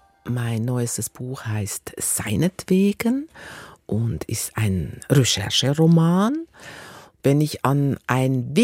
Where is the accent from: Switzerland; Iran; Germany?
Switzerland; Ich bin Schweizerin, wie man hört